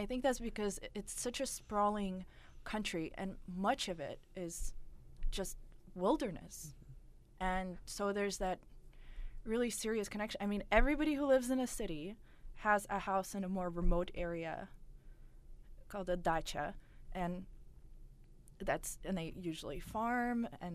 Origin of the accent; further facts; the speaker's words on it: Russia; now in United States; I was born in Russia. I was raised in a Russian family with Russian traditions. I read a lot of Russian literature growing up, even when I moved to America.